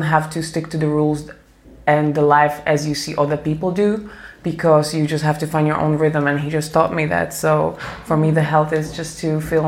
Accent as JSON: {"language": "English", "country": "Slovakia", "said": "I'm from Slovakia, I'm 29 years old."}